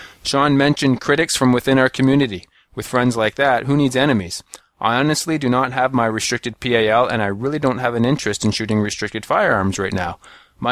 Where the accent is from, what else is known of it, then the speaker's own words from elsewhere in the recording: Canada; I guess it was a token gesture as a Canadian firearms owner, just trying to do my part.